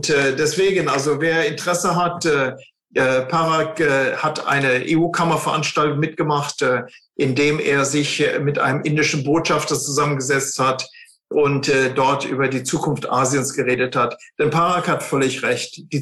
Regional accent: Germany; wenn man sich den Gini-Faktor anguckt, wir sind ja Deutsche bei 28, die sind bei über 50 zum Teil.

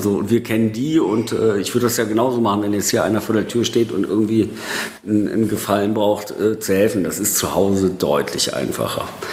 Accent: Stommeln, North Rhine-Westphalia, Germany; Ich bin groß geworden in Stommeln bei Köln

